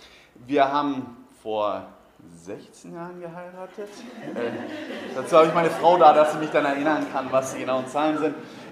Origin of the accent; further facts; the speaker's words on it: Bavaria, Germany; Ich bin ursprünglich aus Bayern. Ich hoffe, ihr könnt mir das verzeihen.